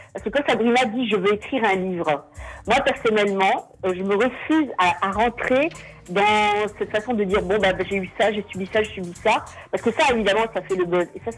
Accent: France; born there; moi je viens d'une région, je suis née en France, mais dans la région d'où je suis, très peu de gens savaient dire lecture. Je suis la première de la famille à avoir fait des études

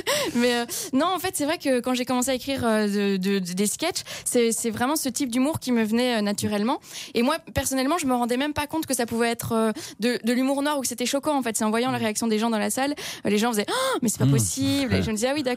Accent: Belgium

